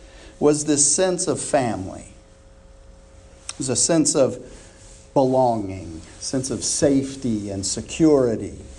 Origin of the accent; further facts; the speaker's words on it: Germany; also born or lived in Austria; much of my childhood, I grew up in Europe, Germany and Austria mostly